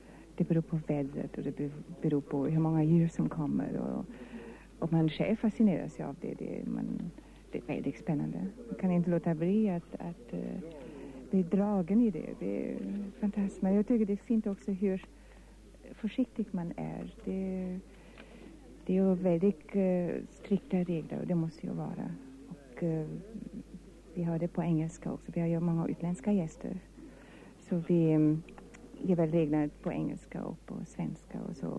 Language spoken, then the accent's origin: Swedish; Brazil; Swedish is a second language; now in Sweden; Inte numera, men som liten i Brasilien seglade jag ganska så mycket.